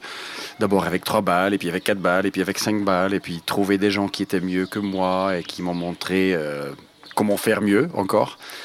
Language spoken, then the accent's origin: French; Belgium; Je suis jongleur, je suis belge et aujourd'hui on joue notre spectacle à La Chaux-de-Fonds.